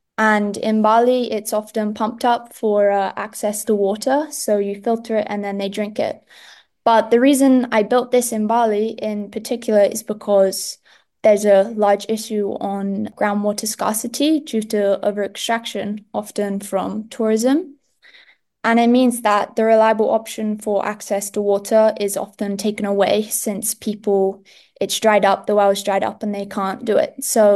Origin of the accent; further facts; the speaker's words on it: England, United Kingdom; now in Indonesia; I grew up in England and I completed my GCSEs, which are your final exams, in year 11 or grade 10. And I moved to Green School Bali at the beginning of grade 11.